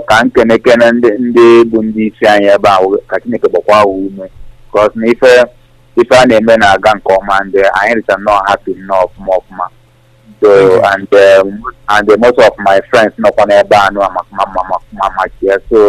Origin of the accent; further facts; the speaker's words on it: Zambia; I'm about from Zambia.